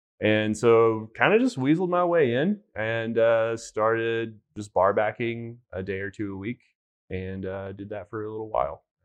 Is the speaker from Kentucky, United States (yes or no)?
yes; Kentucky, United States; So I'm from Kentucky, and growing up there, they actually produce a little whiskey.